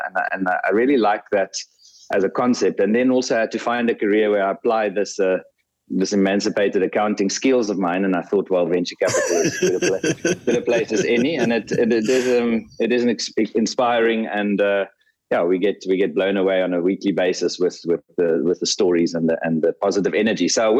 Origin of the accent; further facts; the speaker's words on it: South Africa; I think that as a South African that really wanted to stay in the country and make a difference